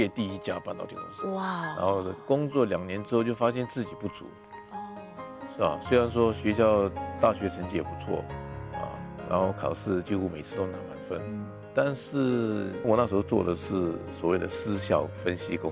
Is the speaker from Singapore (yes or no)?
yes; Singapore; 对，我是新加坡人。